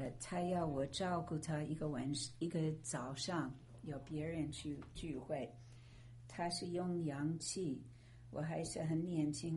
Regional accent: China; 她觉得我也是老外，可是大概我是中国人的吧。

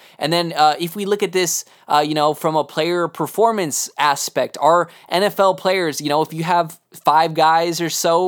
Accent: Texas, United States; You know, if you guys know I am from Texas

